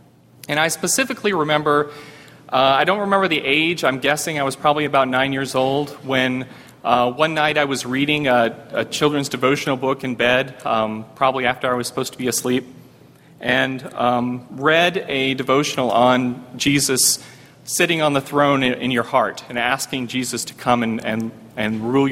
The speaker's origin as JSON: {"language": "English", "region": "Mississippi", "country": "United States", "tie": "born or raised there", "also_born_or_lived": "Alamogordo, New Mexico", "said": "I was born in Alamogordo, New Mexico, on an Air Force base. My dad was in the Air Force at the time, and my mom and dad are actually here today. Spent my childhood, I grew up all the way through college in Mississippi"}